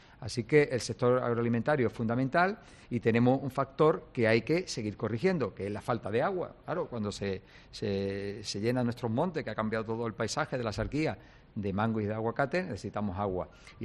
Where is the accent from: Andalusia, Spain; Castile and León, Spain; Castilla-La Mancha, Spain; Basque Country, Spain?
Andalusia, Spain; Rincón de la Victoria; Bueno, de mi pueblo, del Rincón de la Victoria, encima.